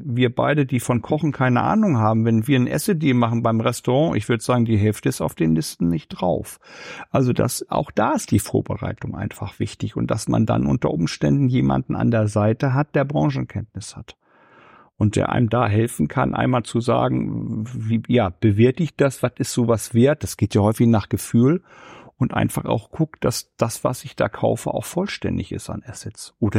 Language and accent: German; Northern Germany, Germany; Auch wenn ich immer noch mal nach Flensburg fahre und Sie auch hören an meiner Stimme, dass ich Norddeutscher bin, ist das Besondere an Nordhessen für mich, dass es meine Heimat geworden ist.